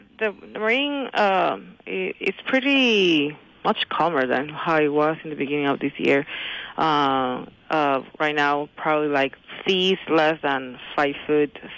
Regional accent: San Juan, Puerto Rico; I'm from San Juan.

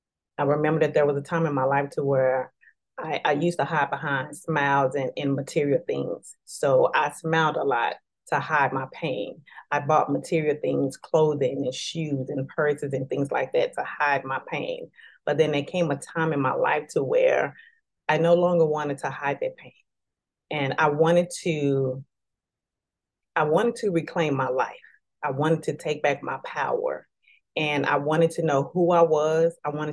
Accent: Dallas, Texas, United States; I am from Dallas, Texas. I was born and raised here my whole life.

